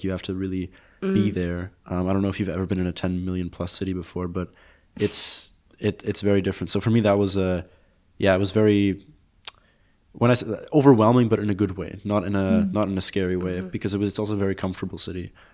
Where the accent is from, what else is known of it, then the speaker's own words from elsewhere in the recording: Berlin, Germany; I'm from Berlin. I thought I knew what big cities were